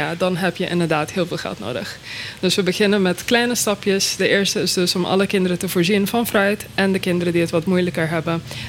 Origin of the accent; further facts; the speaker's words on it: Aruba; Waar ik vandaan kom? Ik kom van Aruba.